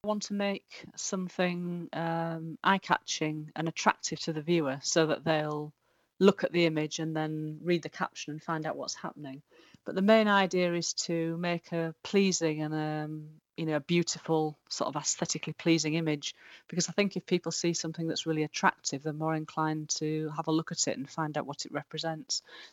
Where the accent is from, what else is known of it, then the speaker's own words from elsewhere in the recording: Hull, Yorkshire and the Humber, United Kingdom; I'm from Hull, which is on the east coast of England, and I spent quite a lot of time on beaches as a child, as everyone does, collecting natural objects and pieces of glass